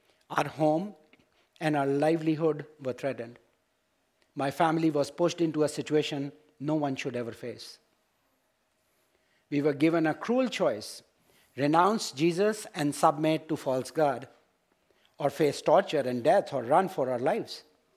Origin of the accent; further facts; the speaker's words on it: Pakistan; born there; Yeah, I was born in Pakistan and I'm the youngest in my family.